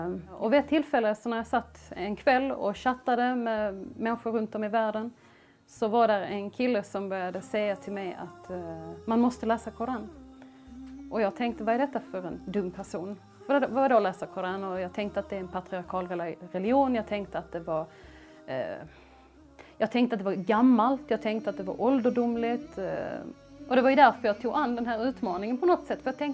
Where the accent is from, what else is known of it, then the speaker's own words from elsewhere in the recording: Sweden; är 34 år gammal snart och jag konverterade till islam 2006 och jag är en svensk muslim.